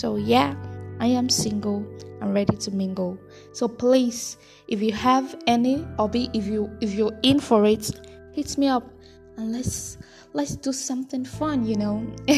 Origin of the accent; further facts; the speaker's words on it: Port Harcourt, Rivers, Nigeria; where I stay in Port Harcourt, River State. I stay in Port Harcourt. I'm a Port Harcourt girl. I was born in Port Harcourt. I grew up in Port Harcourt. My whole life is in Port Harcourt. So, yeah. Age, I'm plus one.